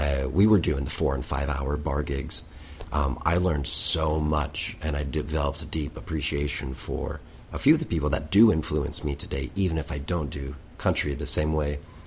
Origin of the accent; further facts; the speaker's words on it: Missouri, United States; now in New York, United States; And my hometown and my home state of Missouri went towards, was red, and a lot of people on the East Coast in New York, where I live, do not think in the same manner.